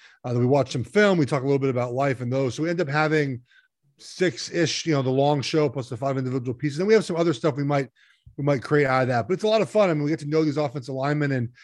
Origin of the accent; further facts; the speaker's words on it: Los Angeles, California, United States; You know, I grew up in Los Angeles, and I listened to, Vin Scully and Chick Hearn call games.